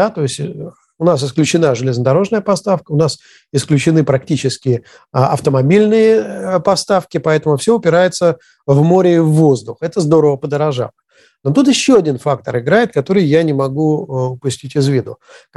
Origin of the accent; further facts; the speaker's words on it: Saint Petersburg, Russia; Я не москвич, я питерский